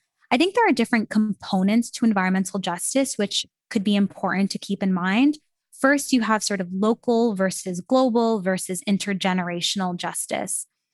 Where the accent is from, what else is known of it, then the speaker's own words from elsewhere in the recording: Canada; I'm from Canada, so I was sitting in Canada in my classroom